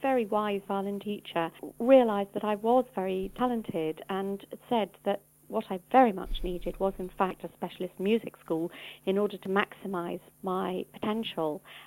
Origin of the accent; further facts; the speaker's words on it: London, United Kingdom; I grew up in Northwest London, although neither of my parents is actually from London. My father is from Bradford in Yorkshire, and my mum was born in Stratford-upon-Avon, and so they moved to London when they got married.